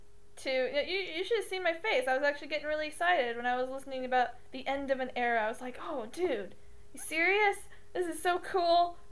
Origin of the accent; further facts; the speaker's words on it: United States; I'm American, and I'm gonna question it.